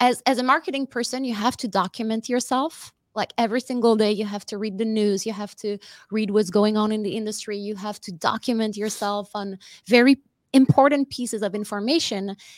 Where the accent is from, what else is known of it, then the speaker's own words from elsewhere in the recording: Wallonia, Belgium; moved away as an adult; So I'm originally from the French part of Belgium. Okay. And so I left the country over there in 2008, January 2008.